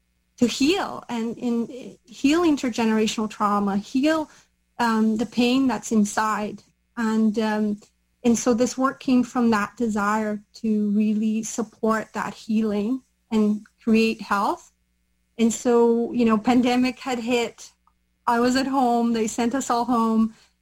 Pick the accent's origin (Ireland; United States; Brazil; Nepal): Brazil; now in Canada; I'm originally from Brazil. My background is Italian, Portuguese, Brazilian Indigenous, and Lebanese. And I've been in Canada almost 20 years.